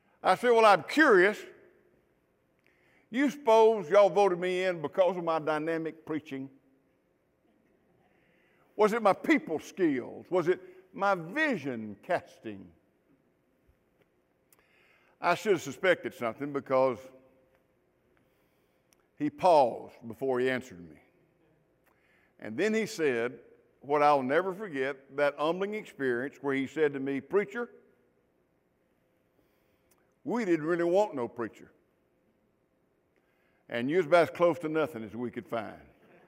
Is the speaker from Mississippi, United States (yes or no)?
yes; Mississippi, United States; I went back to my hometown and coached high school football. And while coaching there, I started pastoring a union church. Now, a union church in Mississippi is a church that's one building